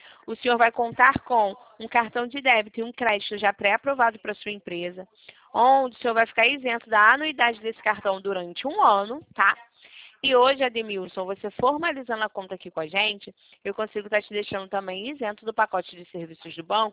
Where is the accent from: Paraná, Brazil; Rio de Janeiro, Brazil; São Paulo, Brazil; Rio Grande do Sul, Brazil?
Rio de Janeiro, Brazil; Eu sou aqui do Rio